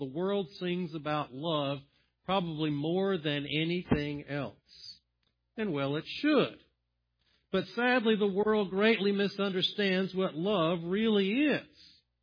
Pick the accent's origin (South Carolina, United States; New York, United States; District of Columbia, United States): South Carolina, United States; the home in which I grew up down in South Carolina was situated in a heavily wooded lot, trees all over the place.